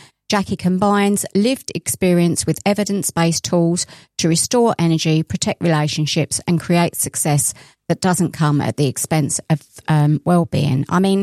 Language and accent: English; Maidstone, South East England, United Kingdom; also born or lived in London; I grew up in London up until I was 9, and then I went to Maidstone, mm-hmm. and we've got Moat Park right on the doorstep.